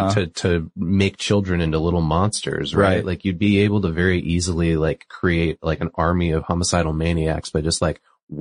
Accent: New England, United States; No, mine's just as equally bad, and I'm from New England.

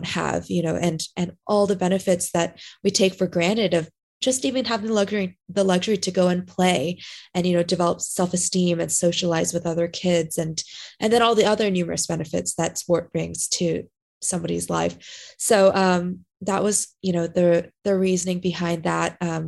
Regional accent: California, United States; I grew up in SoCal, so that's where my heart is.

